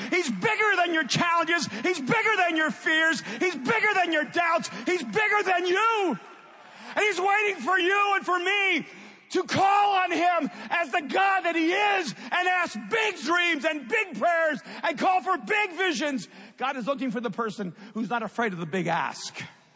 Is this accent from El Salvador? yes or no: yes; El Salvador; moved away; I didn't grow up in church. I didn't grow up in faith. I'm an immigrant from El Salvador that was so religiously confused.